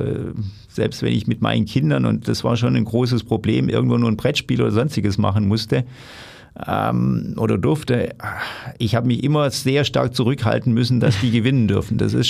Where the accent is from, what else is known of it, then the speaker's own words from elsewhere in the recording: Stuttgart, Baden-Württemberg, Germany; Also ich komme aus dem Stuttgarter Bereich, er kam aus dem Nürnberger Bereich und wir haben uns regelmäßig Schlachten auf dem Spielfeld geliefert.